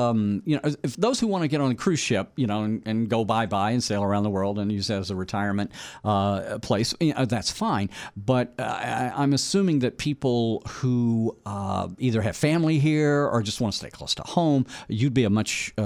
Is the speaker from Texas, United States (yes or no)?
yes; Texas, United States; It was a gentleman from my home state of Texas.